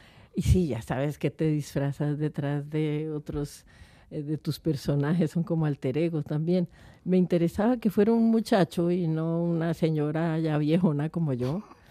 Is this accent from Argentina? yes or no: no; Colombia; yo soy colombiana, o sea que a mí las durezas no me toman por sorpresa ni me horrorizan. Vengo de un país que ha vivido por situaciones durísimas durante décadas.